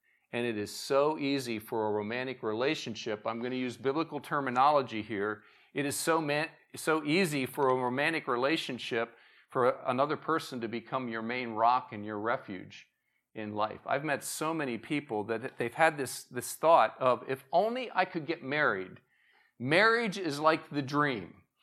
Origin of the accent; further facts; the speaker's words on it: Pennsylvania, United States; So I grew up studying the Civil War. I grew up near Gettysburg Battlefield.